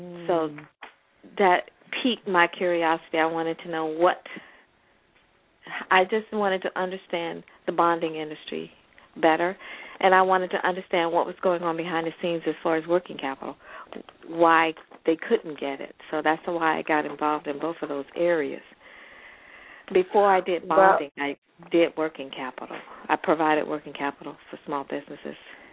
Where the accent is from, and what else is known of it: Florida, United States; born or raised there